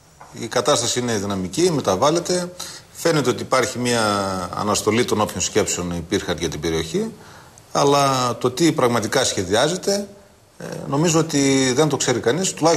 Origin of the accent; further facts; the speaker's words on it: Trikala, Thessaly, Greece; now in Grevena, Greece; δεν είμαι Γρεβενιώτης. Η καταγωγή μου είναι από τα Τρίκαλα, πήγα για λόγους εργασίας στα Γρεβενά. Με αγάπησαν, μεγαλώνουν τα παιδιά μου εκεί